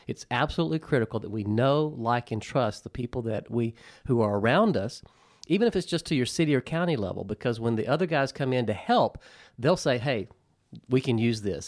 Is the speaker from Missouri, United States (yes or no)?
no; Georgia, United States; And all of a sudden, my hometown is on the front page of the Oregonian, CNN News.